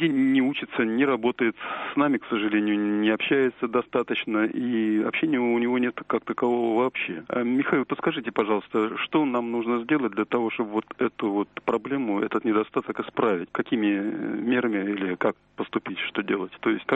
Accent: Moscow, Russia; Мне 50 лет, я москвич.

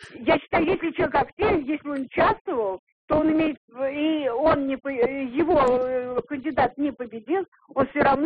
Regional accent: Moscow, Russia; Я москвичка.

